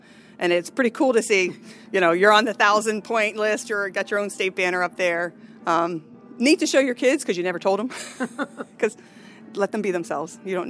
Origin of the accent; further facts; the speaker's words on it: Lakeview, United States; I liked growing up in Lakewood. In Lakeview, I mean. I like growing up in Lakeview.